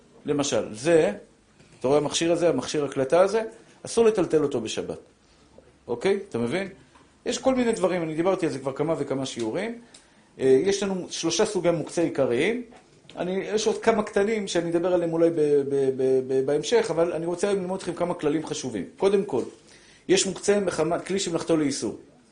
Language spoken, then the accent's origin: Hebrew; Tel Aviv, Tel Aviv District, Israel; born there; ויש מסעדה בשכונת התקווה. שאני מאוד התגעגעתי ואהבתי את השכונה שנולדתי בה